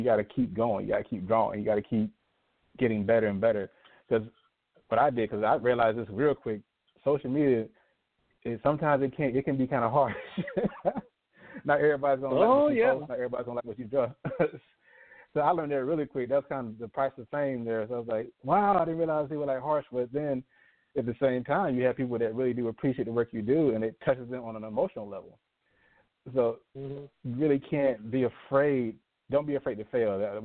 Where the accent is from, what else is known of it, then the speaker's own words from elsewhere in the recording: McIntyre, Georgia, United States; Because, again, I'm from McIntyre, Georgia, home of Honey Boo Boo. They're known for the chalk mine.